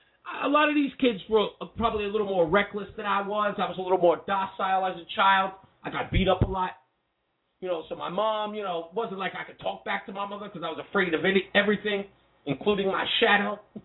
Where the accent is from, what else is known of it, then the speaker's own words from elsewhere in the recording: Queens, New York, United States; And all my life growing up in Hollis, Queens, my mother was on food stamps.